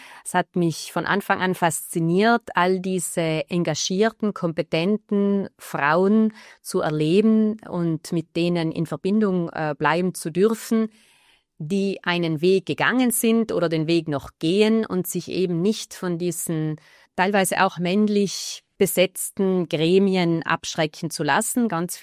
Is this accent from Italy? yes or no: yes; South Tyrol, Italy; nicht in meiner Heimatgemeinde, wo ich aufgewachsen bin und das wäre jetzt Bad Schins, sondern im Unterland in Neumarkt.